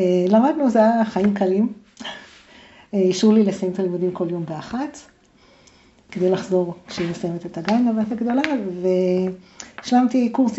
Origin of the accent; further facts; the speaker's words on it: Jerusalem, Jerusalem District, Israel; גדלתי בירושלים. עד גיל 10 גרנו במאה שערים.